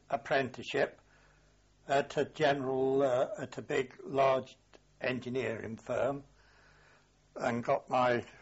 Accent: Derby, East Midlands, United Kingdom; I was born on October the 18th, 1909, of English parents in Derby, Derbyshire. Went to the council school at Derby

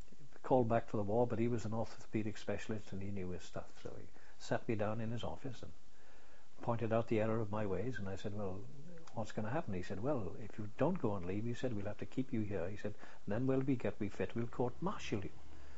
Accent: Ebbw Vale, Wales, United Kingdom; the train didn't go any further than Ebbw Vale, which is my hometown.

